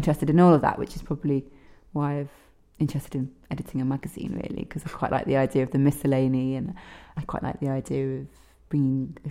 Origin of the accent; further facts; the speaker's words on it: Sheffield, Yorkshire and the Humber, United Kingdom; Well, I was brought up in Sheffield, where I came from this week, actually. I've been staying there recently. So I was brought up in Sheffield. My mum's Welsh, and we spent a lot of time here in Aberystwyth and all over Wales, actually.